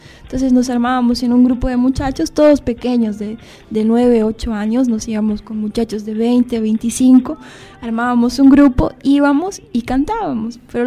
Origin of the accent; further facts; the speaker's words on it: Cochabamba, Bolivia; Por ejemplo, yo vengo de Cochabamba.